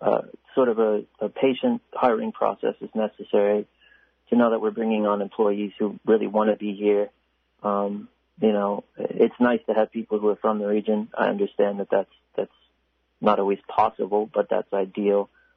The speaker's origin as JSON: {"language": "English", "town": "Bethel", "country": "United States", "tie": "born or raised there", "said": "growing up in Bethel, that we're not represented"}